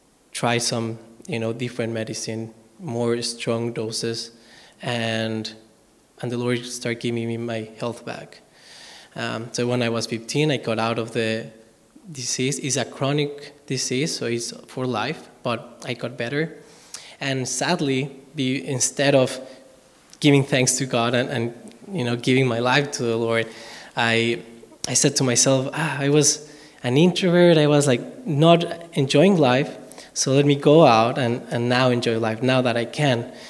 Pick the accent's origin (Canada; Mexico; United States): Mexico; Mexico City; English is a second language; I was born in a Christian home. I'm from Mexico City, the capital of Mexico.